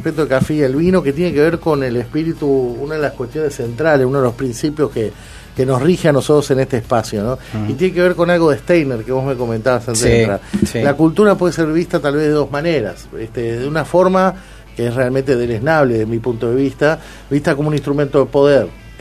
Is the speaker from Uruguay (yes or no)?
yes; Uruguay; esa cosa pajuerana, polerina, uruguaya